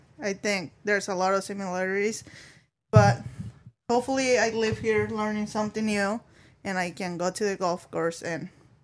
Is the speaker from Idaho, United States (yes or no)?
yes; McCall, Idaho, United States; I'm from McCall, Idaho.